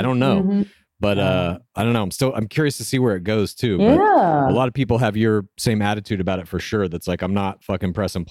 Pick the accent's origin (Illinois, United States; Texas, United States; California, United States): Texas, United States; Dallas; I'm from Dallas. We call Dallas the source on our podcast